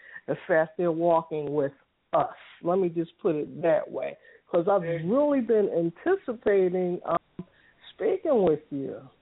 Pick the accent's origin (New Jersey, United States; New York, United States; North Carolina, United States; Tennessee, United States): New Jersey, United States; Camden; moved away as an adult; now in Philadelphia, United States; Specifically, I was born in Camden, New Jersey, born and raised there. But I later, you know, after reaching adulthood in search of employment, this, that, and the other, ended up moving to Philadelphia